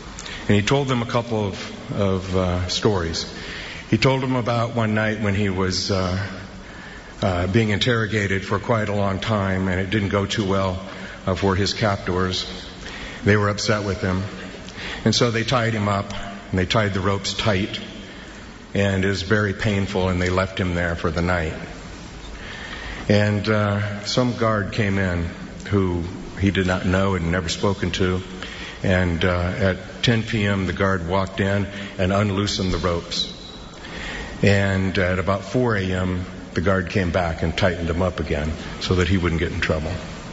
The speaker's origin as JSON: {"language": "English", "town": "Mesa", "region": "Arizona", "country": "United States", "tie": "born or raised there", "said": "And I'll tell you one, the first time, it was in December, and it was over in my hometown of Mesa, Arizona."}